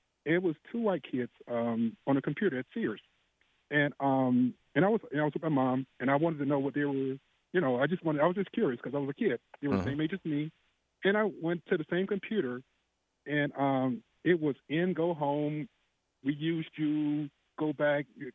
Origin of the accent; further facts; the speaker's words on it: Montgomery, Alabama, United States; now in Albuquerque, United States; I'm from Montgomery, Alabama. Uh-huh. I'm from born and raised. I've been in Albuquerque for 11 years